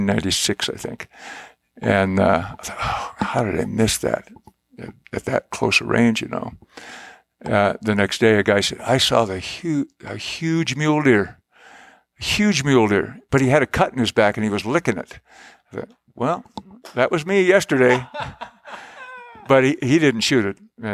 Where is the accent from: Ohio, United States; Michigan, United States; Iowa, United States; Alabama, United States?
Iowa, United States; Well, I grew up in Iowa, and my dad, he wasn't really much of a big game hunter.